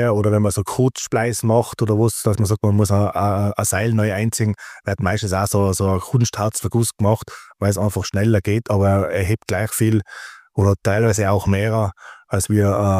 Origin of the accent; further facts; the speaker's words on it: Austria; Bei uns in Österreich